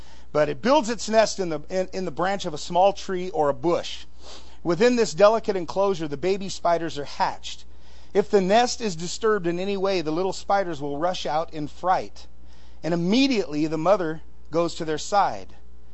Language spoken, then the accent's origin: English; California, United States; when I was a kid, I grew up in California, like I said, and we have tarantulas down there.